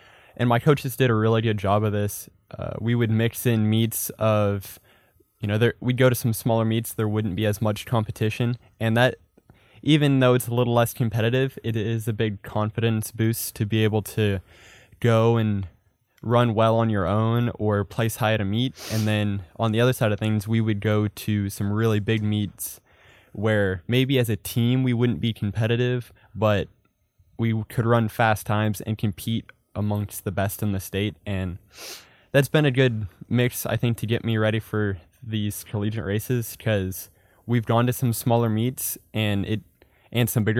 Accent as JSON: {"language": "English", "town": "Coweta", "region": "Oklahoma", "country": "United States", "tie": "born or raised there", "said": "There was a few kids that came to run at RSU before I had, also from Coweta."}